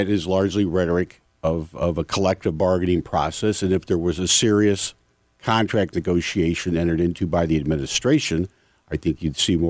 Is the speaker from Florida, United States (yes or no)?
no; St. Louis, Missouri, United States; Well, I grew up in St. Louis, so that might, make me a little bit different.